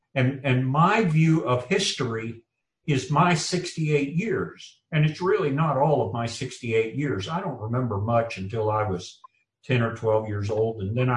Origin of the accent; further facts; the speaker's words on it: United States; I'm an American, and so my view of the world is what has happened in my little corner of it in America.